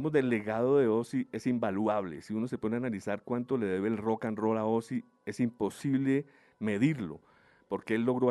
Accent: Colombia; yo le dije, yo soy colombiano y he estado muchos años esperando conocerle.

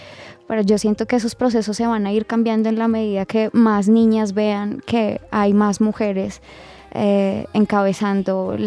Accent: Bogotá, Colombia; ver a esta mujer totalmente irreverente con la que me siento totalmente identificada como bogotana

